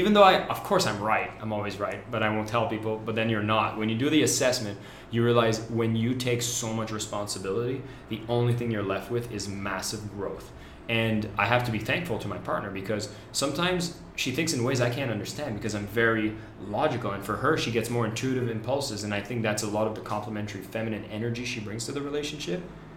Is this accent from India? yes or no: no; Canada; She's Brazilian, I'm Canadian. Canadians are naturally very emotionally limited